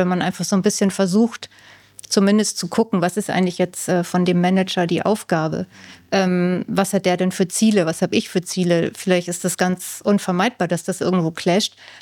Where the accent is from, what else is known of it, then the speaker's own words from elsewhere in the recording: Northern Germany, Germany; gerade die Norddeutschen, ich bin ja Norddeutsche